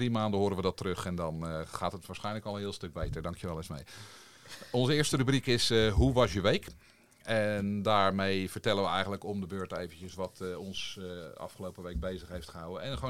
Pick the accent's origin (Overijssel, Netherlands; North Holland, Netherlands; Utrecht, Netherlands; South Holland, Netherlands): South Holland, Netherlands; Noordwijk; ik ben 51, ik kom ook uit Noordwijk.